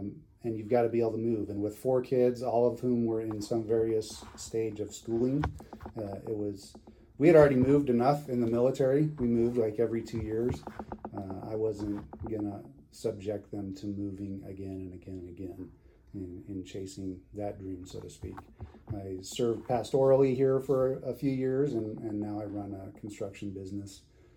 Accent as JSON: {"language": "English", "town": "Reno", "region": "Nevada", "country": "United States", "tie": "born or raised there", "also_born_or_lived": "Ely", "lives_now": "Idaho, United States", "said": "I grew up in Northern Nevada, so Ely and then Reno, and came to Idaho in the 90s."}